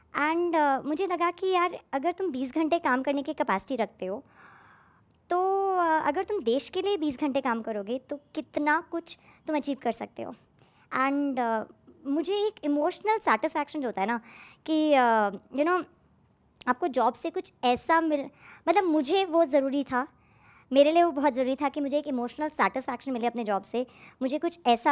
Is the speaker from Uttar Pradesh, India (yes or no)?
yes; Meerut, Uttar Pradesh, India; now in Delhi, India; मैं UP से हूँ, बेसिकली दिल्ली में 25 साल के आसपास हो गए, बट रूट्स अभी भी वहीं से हैं।